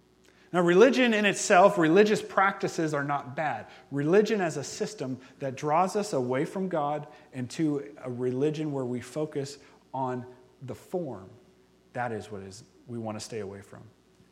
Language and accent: English; Ohio, United States; And because I am from Ohio, Ohio State.